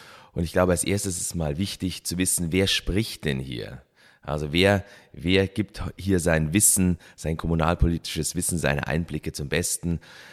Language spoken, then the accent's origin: German; Bad Wiessee, Bavaria, Germany; also born or lived in Munich; Ich bin ja hier in Bad Wiessee aufgewachsen und war lange Jahre in München